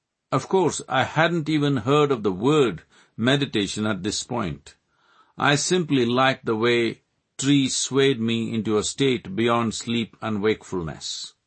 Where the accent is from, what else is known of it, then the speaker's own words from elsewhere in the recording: Mysore, Karnataka, India; born there; I was born in Mysore, a pretty princely town in southern India, an erstwhile capital known for its palaces and gardens.